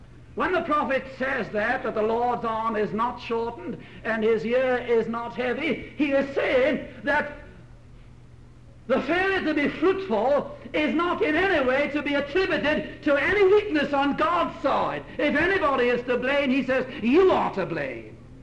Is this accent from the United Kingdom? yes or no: yes; Wales, United Kingdom; Now, I think it matters that I'm Welsh. I wouldn't want to be mistaken for anything other.